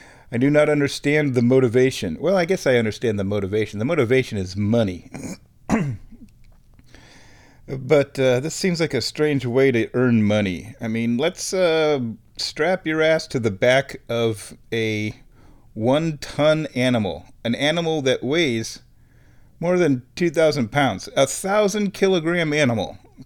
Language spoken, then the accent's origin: English; Nebraska, United States; I'm from Nebraska. You do not have to go very far in Nebraska to find some cowboys.